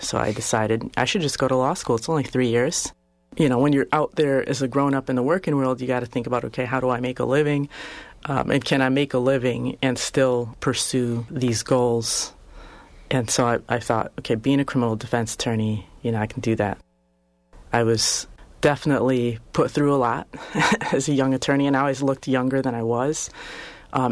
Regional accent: Madison, Wisconsin, United States; even though I'm from Madison and I have a lot of roots here, I've never practiced here.

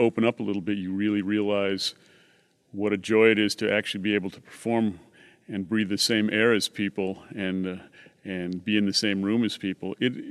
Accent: La Crosse, Wisconsin, United States; But I love coming back to La Crosse because I have the opportunity to play for my hometown family and friends

